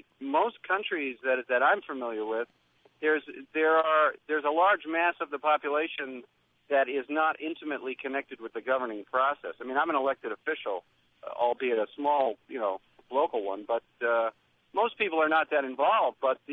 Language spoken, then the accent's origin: English; United States; I mean, I'm an American, not an Iraqi, but what we heard in the news